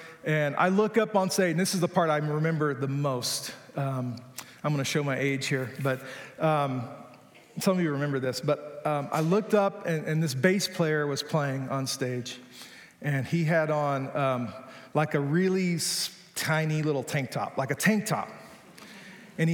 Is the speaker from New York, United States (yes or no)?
no; Georgia, United States; I'm from Hickville, rural Georgia.